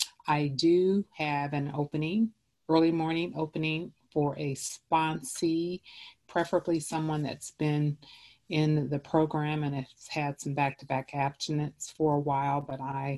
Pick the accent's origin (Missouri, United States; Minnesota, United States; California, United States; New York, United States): Missouri, United States; I am from Missouri.